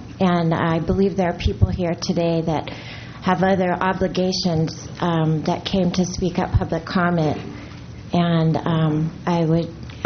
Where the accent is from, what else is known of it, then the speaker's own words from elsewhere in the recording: Morro Bay, California, United States; I'm from Morro Bay.